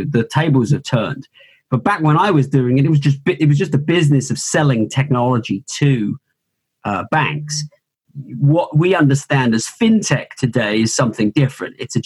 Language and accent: English; London, United Kingdom; now in United States; I was born in Brixton and grew up in sort of Southwest London. I traveled around. I went to school in Switzerland and I came out here for business. And I came out here very young, in my early 20s.